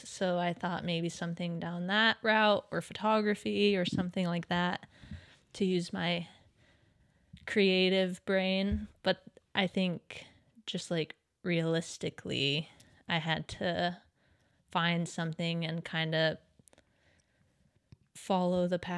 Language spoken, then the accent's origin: English; Texas, United States; moved away as an adult; now in Oregon, United States; Born and raised in Texas and then moved to the Pacific Northwest, Oregon specifically.